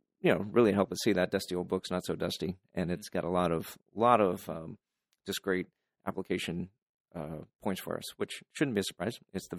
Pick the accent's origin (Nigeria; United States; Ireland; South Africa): United States; Midwest; we're from the Midwest, but we were from the southern part of the Midwest.